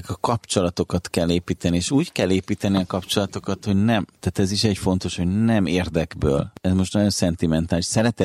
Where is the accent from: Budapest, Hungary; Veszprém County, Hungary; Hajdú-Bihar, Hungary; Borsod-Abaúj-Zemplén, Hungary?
Budapest, Hungary; born there; also born or lived in Szeged; tehát én Budapesten születtem, de Szegedre költözött a család az édesapám munkája miatt, és én ott végeztem az egyetemet.